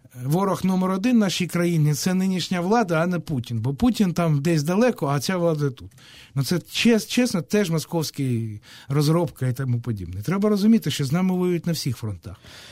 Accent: Donetsk, Donetsk Oblast, Ukraine; я з Донецька.

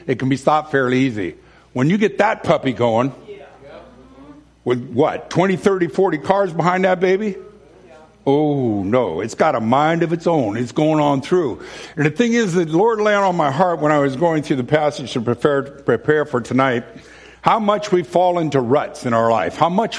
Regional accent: Bellingham, Washington, United States; I was born and raised in Bellingham, Washington, back in the dark ages, and we were overlooking the bay right there

